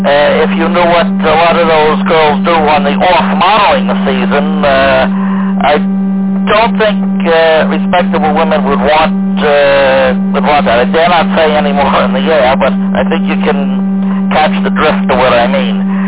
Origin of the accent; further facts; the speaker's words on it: New York City, New York, United States; you know, I'm from New York City, I can tell you